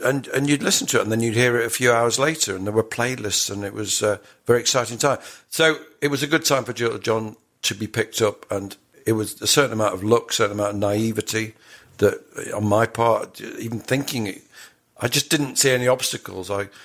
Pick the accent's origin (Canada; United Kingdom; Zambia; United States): United Kingdom; Sheffield, Yorkshire and the Humber; I grew up in Sheffield.